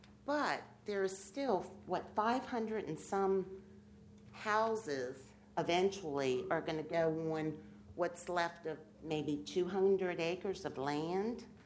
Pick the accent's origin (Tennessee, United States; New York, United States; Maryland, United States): Maryland, United States; Ellicott City; now in Sussex County, United States; I was born and raised near Ellicott City, Maryland, and, you know, I moved down here 35 years ago. So I guess I've kind of paid my dues in Sussex County now.